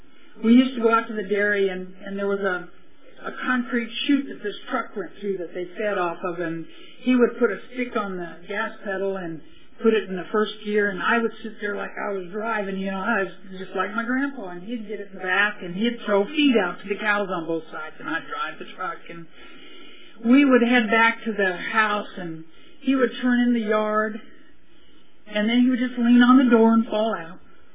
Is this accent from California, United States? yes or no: yes; Bakersfield, California, United States; also born or lived in Wasco; I was born in Wasco, actually. And I go, ooh, real farm girl, right? My folks decided that we should live in a big town, so we moved to Bakersfield. And I grew up in Bakersfield.